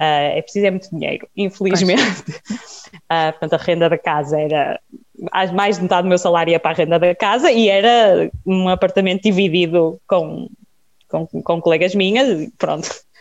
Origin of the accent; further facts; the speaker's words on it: Braga, Portugal; eu estudei na UEM, mas também sou nascida e criada em Braga, portanto que também é uma cidade fabulosa.